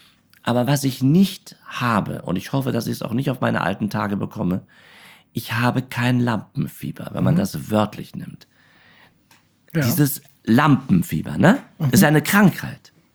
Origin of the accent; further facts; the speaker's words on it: Berlin, Germany; also born or lived in Karlshorst; ich bin ja als Baby rübergekommen und meine Sozialisation, wie es immer so schön heißt, ist natürlich das West-Berlin, ist ja. West-Berlin, aber geboren bin ich in Karlshorst.